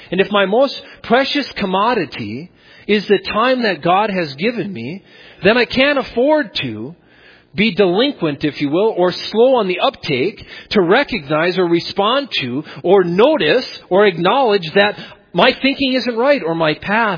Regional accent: Minnesota, United States; I used to say I grew up on the Iron Range thinking that the word was frustration.

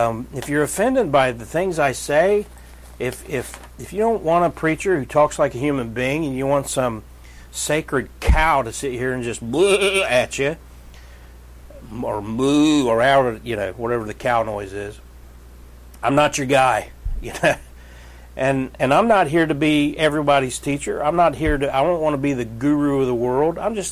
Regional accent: England, United Kingdom

